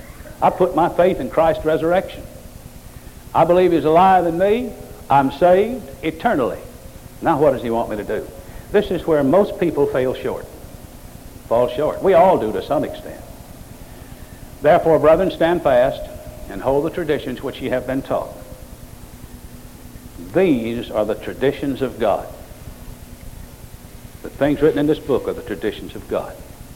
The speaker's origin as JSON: {"language": "English", "country": "Ireland", "said": "And I'm Irish, I'm full of blarney."}